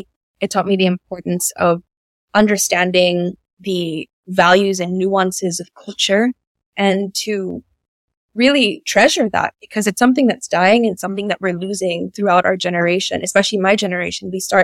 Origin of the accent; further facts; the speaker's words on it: Wales, United Kingdom; also born or lived in Philippines; stigmas and stereotypes that I would have had growing up in the Philippines that I currently don't have because I grew up in South Wales